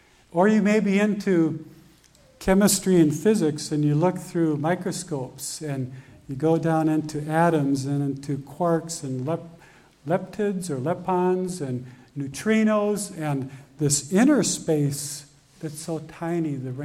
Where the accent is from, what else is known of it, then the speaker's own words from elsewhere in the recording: Tucson, Arizona, United States; We're from Tucson, Arizona, so green is something we don't see very often, and rain is something we don't see very often.